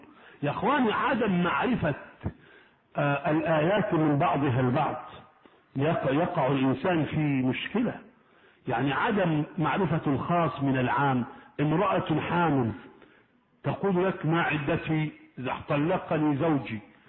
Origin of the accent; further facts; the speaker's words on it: Sharqia Governorate, Egypt; وعندنا في الشرقية شجرة الناس بترحل اليها